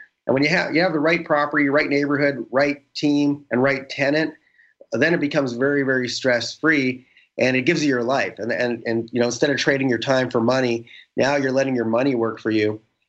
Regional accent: Canada; now in United States; All that stuff is stuff I had to learn when I started working in the U.S. as a Canadian.

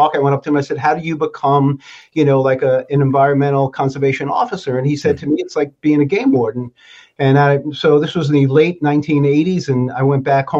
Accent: New York City, New York, United States; I grew up in New York City and learned to fish in the reservoirs, you know, in Westchester County

